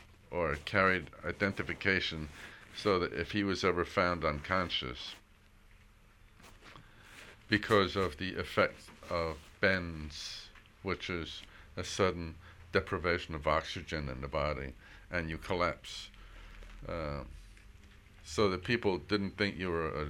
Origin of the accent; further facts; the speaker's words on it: Scotland, United Kingdom; now in United States; Lena worked with AT&T all her time since we came from Scotland.